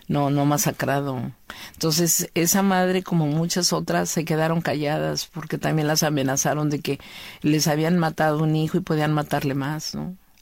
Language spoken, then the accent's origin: Spanish; Guerrero, Mexico; yo me quedé en mi tierra unos días, pero dije, bueno, ya parece ser que ya no va a haber problema, y yo regreso el 2 de enero de Guerrero a la ciudad